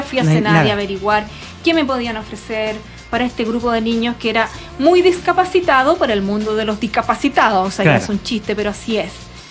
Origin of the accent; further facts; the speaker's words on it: Santiago, Santiago Metropolitan Region, Chile; soy de Santiago, por lo tanto supone que cuento con más oportunidades.